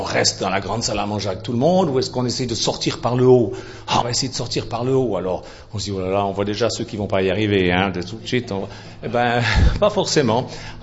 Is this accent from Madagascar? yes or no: no; Switzerland; Je dis ça, je m'en fous, je suis suisse, c'est pas moi qui ai voté.